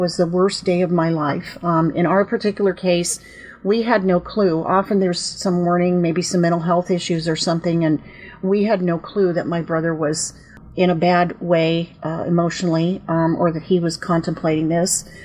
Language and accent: English; Los Gatos, California, United States; When I was just a couple of weeks old, we moved back to San Jose, which is about 50 miles south of San Francisco. And that's where I was raised, in a little town called Los Gatos that's between San Jose and the coast.